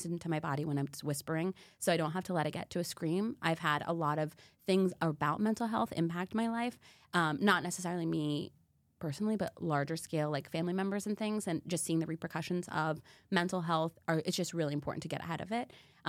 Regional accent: Connecticut, United States; now in Columbus, United States; But I got a job in Columbus. I'm from Connecticut, okay? I went to school in New York.

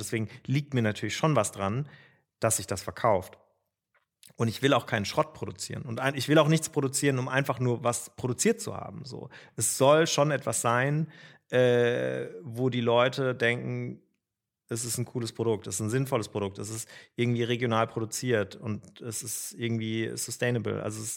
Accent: Baden-Württemberg, Germany; Aber ich komme aus dem Schwarzwald

